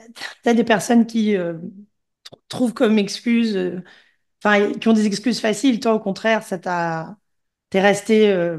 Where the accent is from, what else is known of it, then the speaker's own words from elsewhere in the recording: Gabon; Donc, moi, je suis originaire du Gabon.